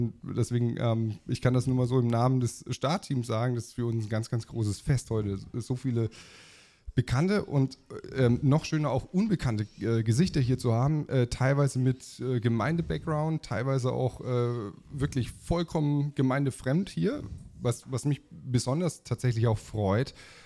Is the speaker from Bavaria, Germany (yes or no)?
yes; Bavaria, Germany; ich bin ja Franke